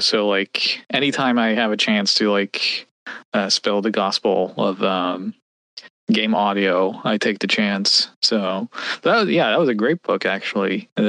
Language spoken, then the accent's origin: English; Norway; I'm already a unicorn because I'm like from Northern Europe. I'm born and raised in Norway.